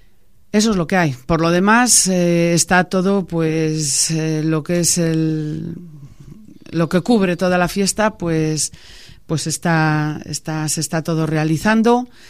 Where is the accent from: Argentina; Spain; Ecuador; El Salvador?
Spain; Laredo, Cantabria; Somos gente de Laredo, que estamos por los sitios y lo vimos.